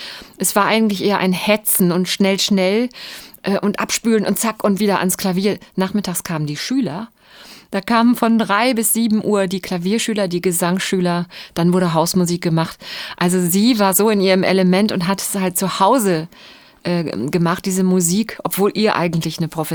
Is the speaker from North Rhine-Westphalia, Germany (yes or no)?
yes; Bielefeld, North Rhine-Westphalia, Germany; hat dann bei uns in Sennestadt, das ist ein Vorort von Bielefeld, freitags immer einen Chor versammelt